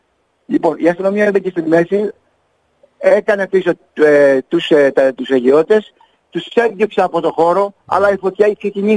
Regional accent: Western Greece, Greece; φυσικά εδώ για το χωριό μου, για την Αχαγιά μιλάω.

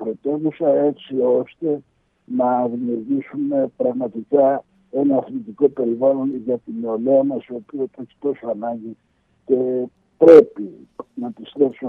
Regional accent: Patras, Western Greece, Greece; γιατί εγώ γεννήθηκα στην Πάτρα, μεγάλωσα ένα χρονικό διάστημα στην Πάτρα.

